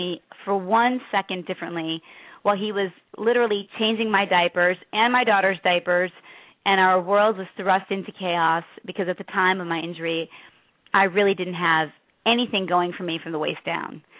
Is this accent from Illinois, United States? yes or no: yes; Chicago, Illinois, United States; I grew up in the South Side of Chicago. I was adopted from Catholic Charities. I was an orphan there for almost 2 years.